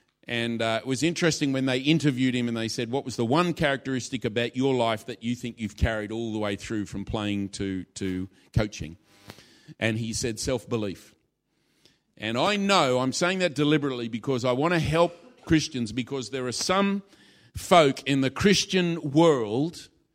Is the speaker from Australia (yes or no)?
yes; Australia; I'm an Australian